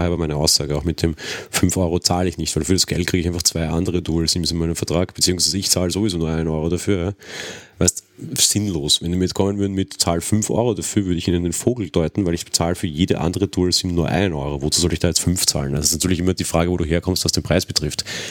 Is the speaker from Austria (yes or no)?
yes; Austria; ich als Österreicher kenne das ja nur rein theoretisch